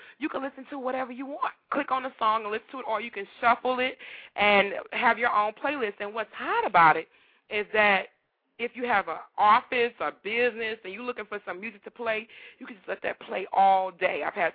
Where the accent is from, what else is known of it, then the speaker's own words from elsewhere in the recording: Louisiana, United States; now in Georgia, United States; I know I'm originally from Louisiana. It wasn't as hectic as it wasn't in Louisiana to here in Georgia.